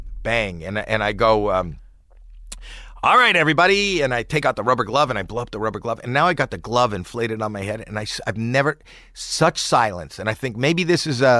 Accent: Toronto, Ontario, Canada; I happened to be in Toronto. He knew I was in Toronto. That's my hometown.

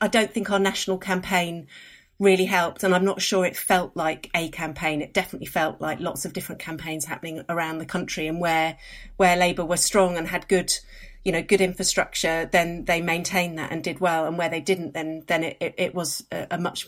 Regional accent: London, United Kingdom; I'm a Londoner based in London.

